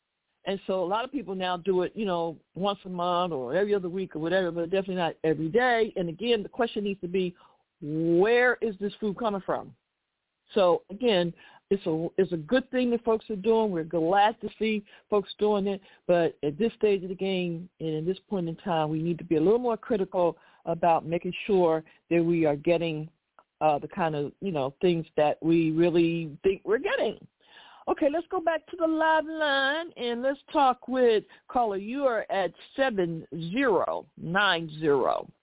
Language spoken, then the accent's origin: English; Philadelphia, Pennsylvania, United States; yep, I'm from Philly, so I can tell you, as they say, where the bodies are buried.